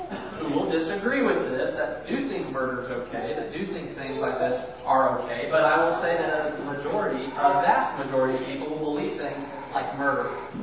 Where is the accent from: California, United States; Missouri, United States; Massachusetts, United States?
California, United States; now in Athens, United States; it's wrong where I grew up in California